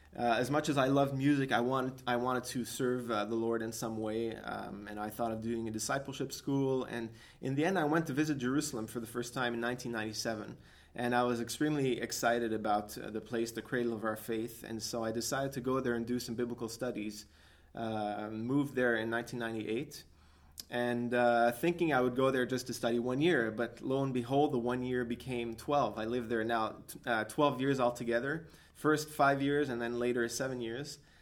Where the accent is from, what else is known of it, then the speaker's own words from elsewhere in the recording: Ottawa, Ontario, Canada; I was born in Ottawa in Canada. So I'm native Canadian, and I grew up as a cradle Catholic.